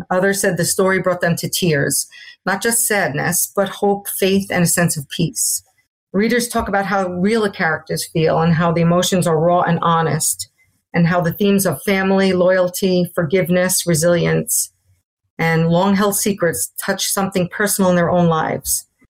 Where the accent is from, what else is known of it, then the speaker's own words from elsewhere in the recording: Brooklyn, New York, United States; Growing up in Brooklyn in an Italian-American family meant being surrounded by faith, loyalty, and a very strong sense of community from the beginning.